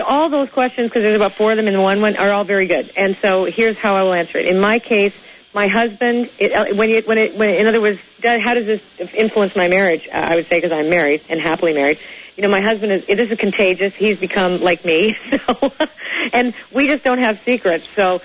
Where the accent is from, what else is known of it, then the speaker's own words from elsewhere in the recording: Toronto, Ontario, Canada; Yeah, and I'm from Toronto.